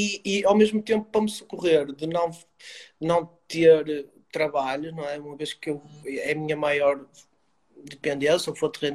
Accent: Barcelos, Norte, Portugal; É pertíssimo, eu sou natural de Barcelos, portanto é igual, é minho.

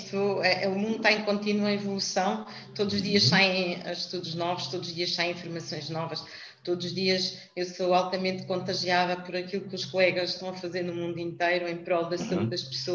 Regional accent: Lisbon, Portugal; vendi a farmácia do Alentejo e comprei uma farmácia em Lisboa, porque eu sou de Lisboa e, portanto, vim para Lisboa

